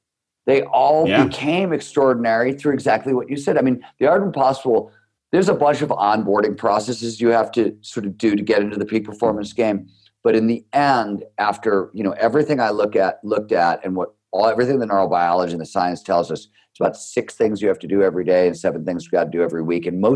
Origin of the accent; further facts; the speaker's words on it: Cleveland, Ohio, United States; I grew up in Cleveland, Ohio. I wanted to be a writer from the time I was 5 years old. Cleveland, Ohio in the 70s when I was growing up was a blue-collar steel mill town.